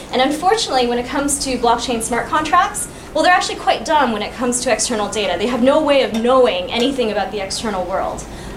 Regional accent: United States; Sorry, I'm American, so I used a football example here.

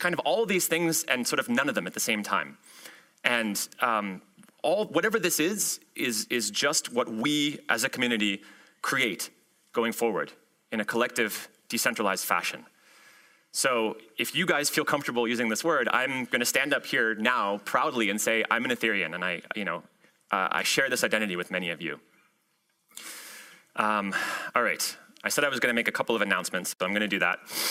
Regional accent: New York, United States; I'm American, I'm a technologist, I'm a New Yorker.

